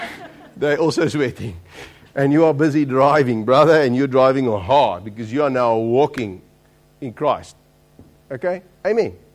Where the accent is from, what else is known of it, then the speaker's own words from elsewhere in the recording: South Africa; I'm from South Africa. I haven't spent a lot of time in the UK, so it's a sort of a fresh view.